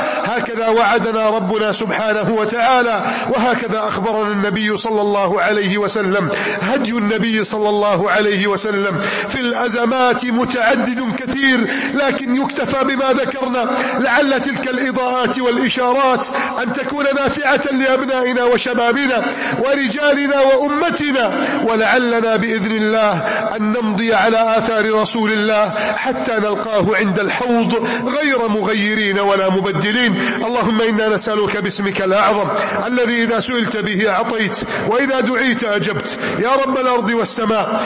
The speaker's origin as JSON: {"language": "Arabic", "country": "Egypt", "said": "هذه بلدنا مصر"}